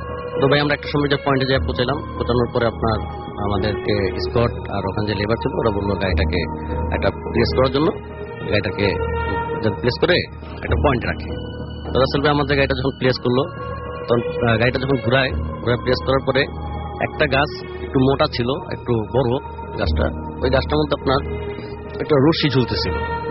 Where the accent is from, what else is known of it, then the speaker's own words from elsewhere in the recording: Dhaka, Dhaka Division, Bangladesh; আমি আসছি যাত্রাবাড়ি ধোলাইপাড় থেকে।